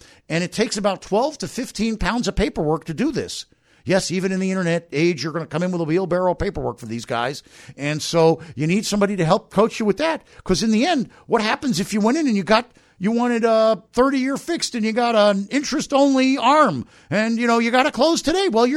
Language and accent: English; Miami, Florida, United States; I grew up in Miami, and I just proved it.